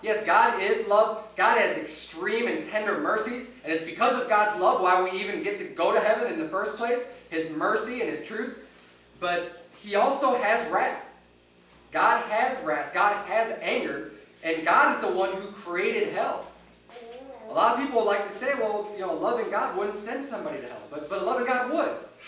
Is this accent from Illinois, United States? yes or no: yes; Chicago, Illinois, United States; I'm from Chicago. Originally, I'm from Chicago. That's where I was born and raised.